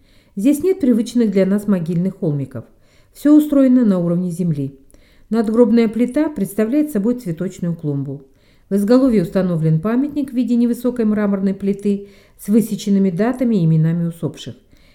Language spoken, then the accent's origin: Russian; Russia; Однако товарищ, в кавычках, узнав, что я из России, не изъявил особого желания общаться со мной.